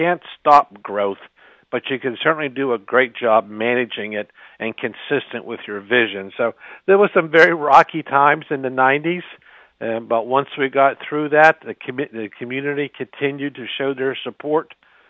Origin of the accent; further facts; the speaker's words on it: Hempfield Township, Pennsylvania, United States; Well, actually, before, my wife and I are from Westmoreland County. My wife was from Derry, and I'm from Hempfield.